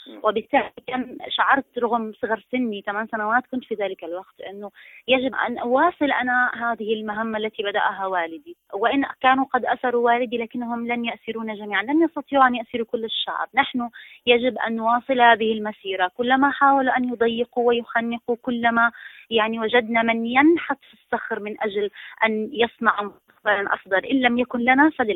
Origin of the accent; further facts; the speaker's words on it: Gaza, Gaza Strip, Palestine; born there; شاعرة، ولدت في غزة مهد وقبلة الصمود والكرامة